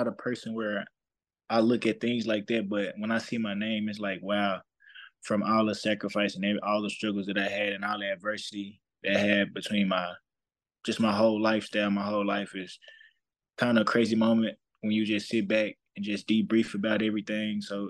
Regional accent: Missouri, United States; I'm a guy from Missouri, so it's like well played at Missouri

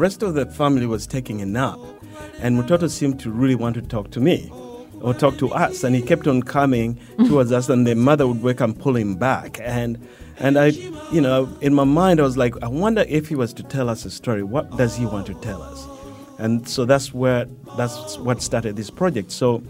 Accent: Uganda; growing up in Uganda where we lived right next to a big forest.

